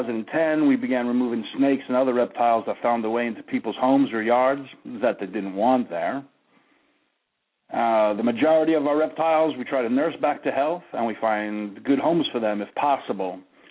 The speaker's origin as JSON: {"language": "English", "town": "Jackson Heights", "region": "New York", "country": "United States", "said": "I am from Jackson Heights. Jackson Heights is represented or in the house or whatever you want to say"}